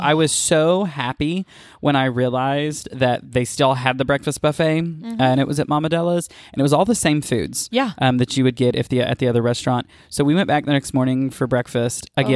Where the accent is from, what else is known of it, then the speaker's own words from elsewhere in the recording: Appalachia, United States; And I am an Appalachian boy, and I like my biscuits and gravy.